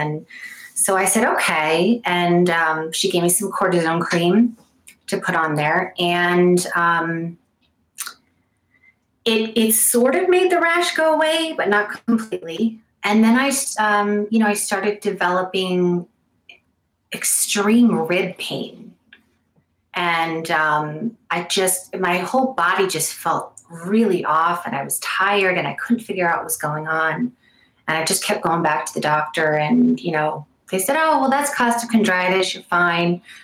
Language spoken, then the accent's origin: English; Connecticut, United States; I am from Connecticut, grew up in Southern Connecticut.